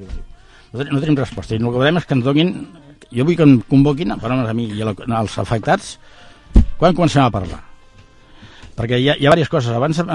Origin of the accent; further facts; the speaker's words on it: Mediona, Catalonia, Spain; a mi jubilat vull anar a Mediona a viure a casa, allà al meu poble